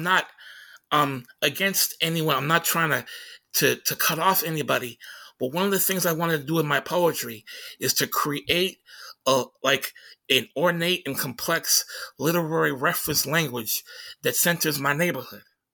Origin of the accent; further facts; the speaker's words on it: Tacoma, Washington, United States; when people would find out I was from Tacoma, they would ask me, "Oh my God, what kind of psycho killer shit did you listen to?"